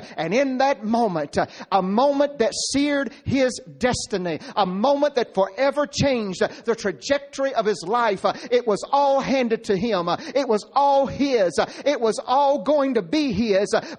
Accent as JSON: {"language": "English", "town": "Nash County", "region": "North Carolina", "country": "United States", "said": "I know some of you in Wilson County, and I'm from Nash County"}